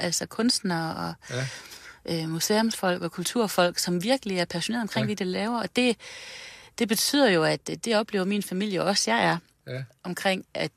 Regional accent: Aalborg, North Denmark Region, Denmark; Jeg er jo født og opvokset i byen.

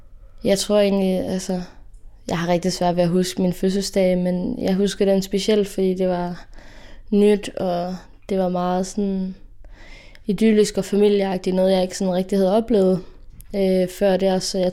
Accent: Assens, Region of Southern Denmark, Denmark; og jeg er 17 år, og jeg kommer fra Assens på Fyn.

